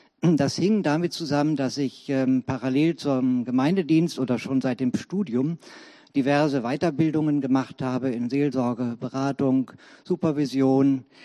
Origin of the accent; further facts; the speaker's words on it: Essen, North Rhine-Westphalia, Germany; now in Leverkusen, Germany; Ja, ich lebe mittlerweile seit 1998 schon in Leverkusen, bin aber eigentlich ein Kind des Ruhrgebiets. Ich bin vom vierten Lebensjahr an in Essen größtenteils aufgewachsen und habe dann später auch mal in Wattenscheid gewohnt